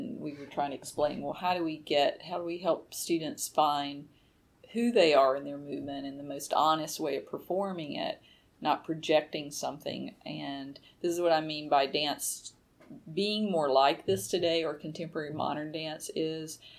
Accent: the South, United States; I was saying growing up in the South, and I am a friendly person

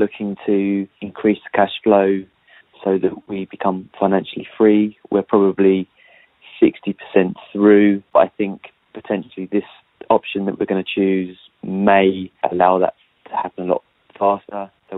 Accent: London, United Kingdom; I'm from London.

